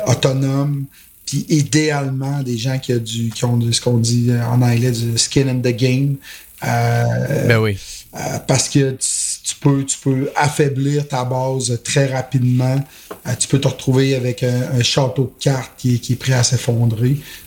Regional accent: Quebec, Canada; je suis un Québécois fier de ses racines.

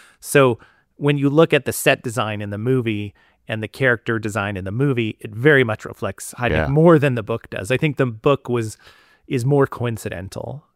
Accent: Canada; I'm Canadian.

